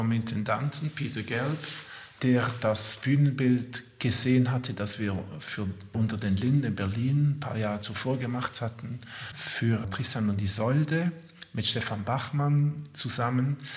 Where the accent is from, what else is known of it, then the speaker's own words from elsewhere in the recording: Switzerland; was mit uns als Schweizer vielleicht zu tun hat.